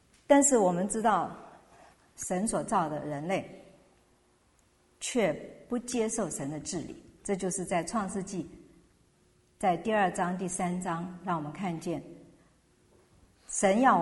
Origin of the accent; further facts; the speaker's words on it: China; 我们中国人也是很看重家谱